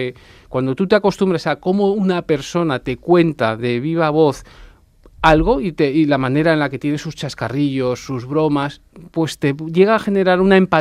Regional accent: Madrid, Community of Madrid, Spain; moved away as an adult; now in Sant Cugat del Vallès, Spain; Yo soy originario de Madrid, pero llevo viviendo en San Cugat desde el 2004

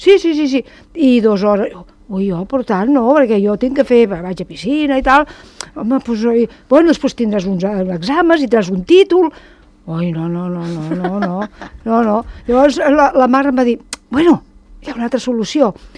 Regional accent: Catalonia, Spain; jo com a catalana no em feia falta aprendre el català.

